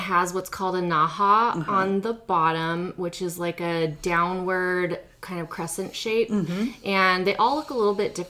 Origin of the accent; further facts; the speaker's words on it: San Diego, California, United States; I am from San Diego, North County.